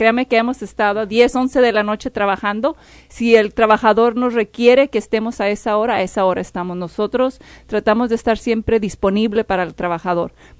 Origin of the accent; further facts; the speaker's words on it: Jalisco, Mexico; Aparte, mis padres son mexicanos, son orgullosamente de Jalisco. Yo también. Soy jalisciense.